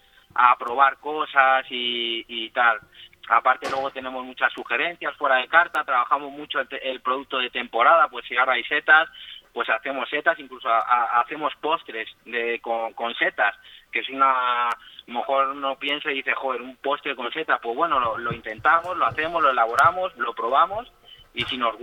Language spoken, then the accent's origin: Spanish; Soria, Castile and León, Spain; now in Madrid, Spain; Sí, yo llevo muchos años en Madrid, pero sí, yo soy de Soria, soy soriano.